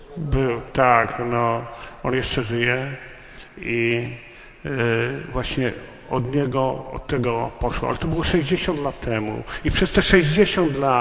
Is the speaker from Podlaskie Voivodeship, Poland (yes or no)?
no; Kutno, Łódź Voivodeship, Poland; pochodzę z Kutna, mam trochę więcej jak 66 lat.